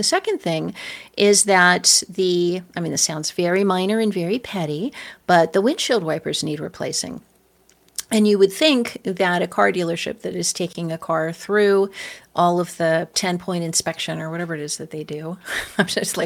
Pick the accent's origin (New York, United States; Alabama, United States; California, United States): California, United States; Los Angeles; But I am originally from Los Angeles, where no one buys American cars.